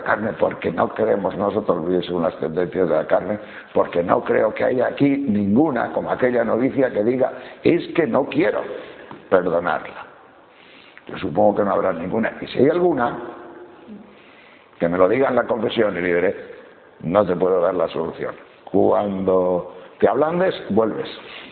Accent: Castile and León, Spain; lo mismo que por mi pueblo de León, que hay mucho saúco, ya están floridos, florecidos

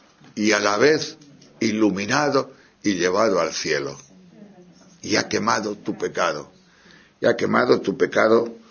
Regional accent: Santa Cruz, Galicia, Spain; Es que yo soy de Santa Cruz, de La Coruña.

